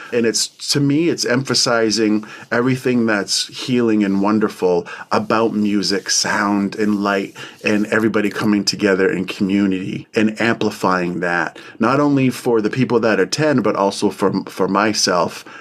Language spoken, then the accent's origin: English; Maine, United States; I am from the Penobscot Nation. I'm a songkeeper.